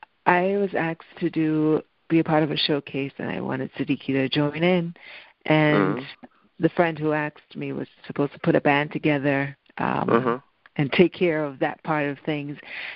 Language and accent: English; Queens, New York, United States; I was born in New York, in Queens, New York, but my parents are from Jamaica, so I'm Jamaican descent. Born and raised here.